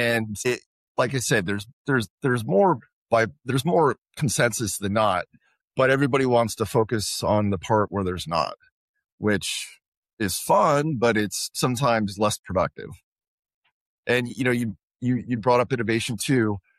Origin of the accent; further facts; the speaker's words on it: California, United States; was right about when my home state, California, was having significant electricity issues